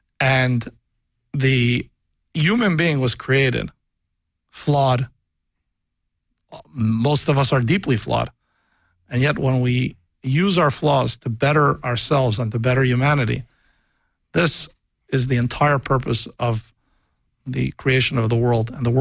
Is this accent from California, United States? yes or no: yes; Long Beach, California, United States; I grew up in Long Beach, California, and a wonderful place to grow up, but also quite limited if you're stuck in Long Beach, California.